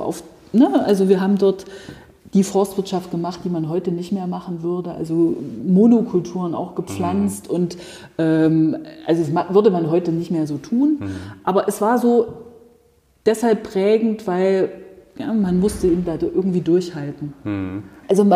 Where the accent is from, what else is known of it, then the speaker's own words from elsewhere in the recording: Erfurt, Thuringia, Germany; also born or lived in Weimar; In Erfurt und Umgebung. Also in Erfurt, ich bin in Weimar mal in die Schule gegangen, wo ich kleiner war. Meine Eltern haben dort auch gewohnt. Dann sind wir hierher gezogen.